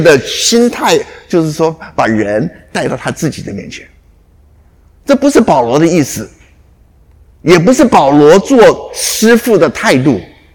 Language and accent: Chinese; China; 阿明，我们中国人都晓得嘛，你要拜师，对不对？